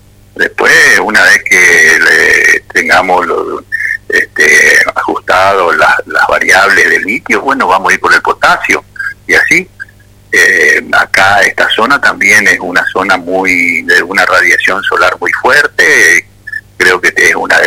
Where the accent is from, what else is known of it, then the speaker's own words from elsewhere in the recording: Argentina; Yo me siento menospreciado como argentino cuando escucho eso.